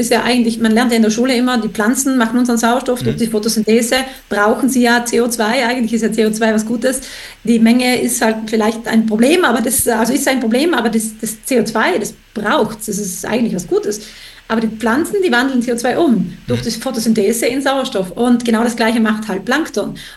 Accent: Trentino-Alto Adige, Italy; ich bin ja auch in Südtirol aufgewachsen, in den Bergen.

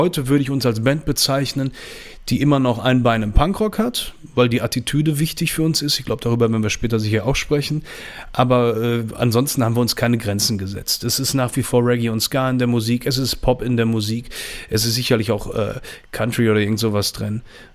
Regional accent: Düsseldorf, North Rhine-Westphalia, Germany; ich komme aus Düsseldorf, bin 41 Jahre alt

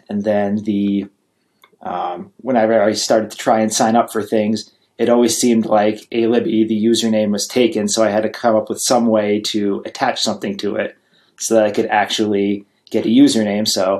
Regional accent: Vermont, United States; I grew up in Vermont. So the eastern part of the United States

